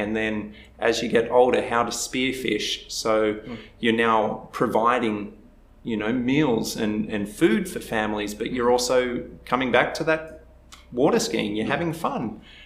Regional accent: Port Macquarie, New South Wales, Australia; So I grew up in Port Macquarie, Australia. It's a beautiful, mm-hmm. beautiful country, little town right on the ocean.

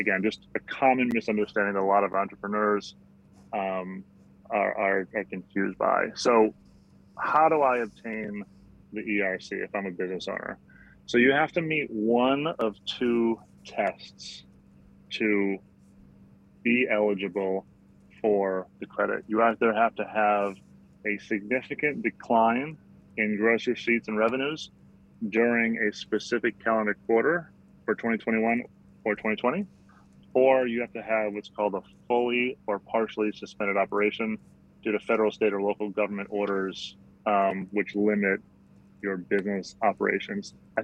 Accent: California, United States; because Virginia apparently wants to compete with my home state of California in the wine game.

